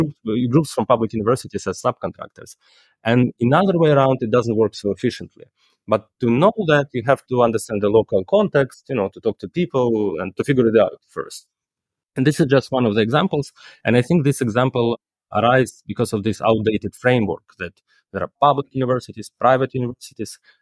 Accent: Kyiv, Ukraine; English is a second language; I care because I love Kyiv, because I'm from Kyiv

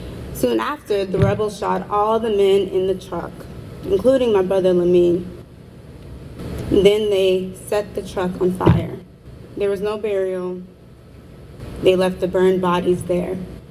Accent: United States; However, I'm an American citizen. I grew up in America. I know its cultures and traditions.

